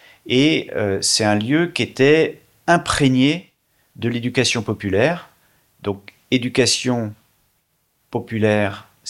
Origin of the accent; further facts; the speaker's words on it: Brittany, France; je viens de la Bretagne, d'un département qui ne fait pas tous les jours parler de lui, le Morbihan.